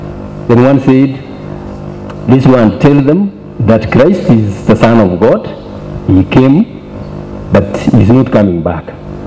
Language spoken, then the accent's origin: English; Kenya; I'm a Kenyan. I wanted everybody to know that I am a Kenyan.